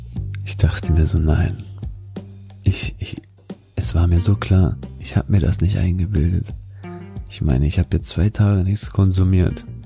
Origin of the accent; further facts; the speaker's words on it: Wolfsburg, Lower Saxony, Germany; ich komme aus Wolfsburg, das ist hier über 40 Kilometer entfernt und ich kenne hier niemanden in diesem Kaff